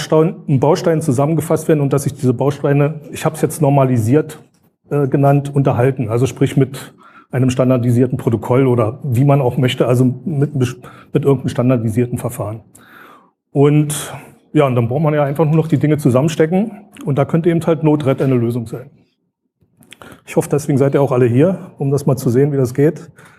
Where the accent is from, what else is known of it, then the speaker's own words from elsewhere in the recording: Brandenburg an der Havel, Brandenburg, Germany; Linux betreibe ich seit 1995, da könnte man jetzt mein Alter ableiten. Und ich komme aus Brandenburg, dort gibt es eine, also aus der Stadt Brandenburg